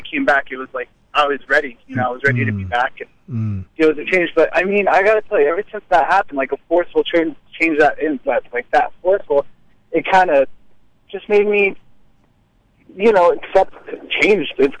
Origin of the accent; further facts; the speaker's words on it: United States; I was forced to move to Mexico to fix my papers. I've never been to Mexico. I grew up in the United States.